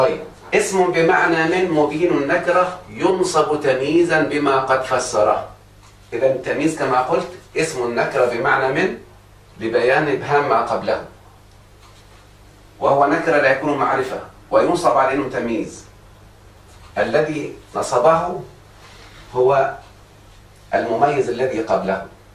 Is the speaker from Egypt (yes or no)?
yes; Egypt; زي الكيلو عندنا في مصر يعني